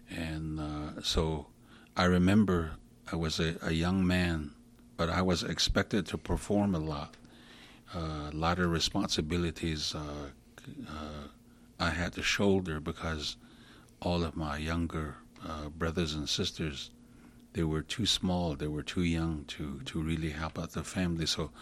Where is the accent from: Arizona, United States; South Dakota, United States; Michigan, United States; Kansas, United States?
Arizona, United States; Keams Canyon; And I was born in Keams Canyon, Arizona, on the Navajo Nation. And Keams Canyon is within the Hopi Reservation.